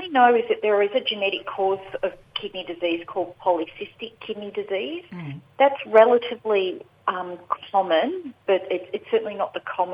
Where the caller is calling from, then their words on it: Melbourne, Victoria, Australia; I'm calling in from Melbourne today.